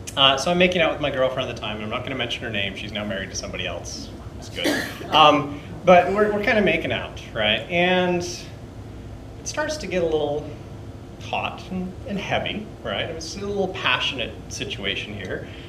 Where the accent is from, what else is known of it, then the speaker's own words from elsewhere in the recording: Utah, United States; So I'm from Utah originally. Not surprisingly, I study Mormonism. I used to be Mormon, right?